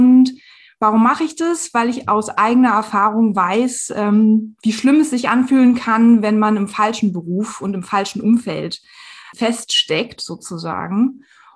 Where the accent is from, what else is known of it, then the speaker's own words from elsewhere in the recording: Northern Germany, Germany; born there; ich bin Ende 30 Jahre alt und ich wohne jetzt seit mehr als 15 Jahren im Rhein-Main-Gebiet, bin aber eigentlich ein gebürtiges Nordlicht.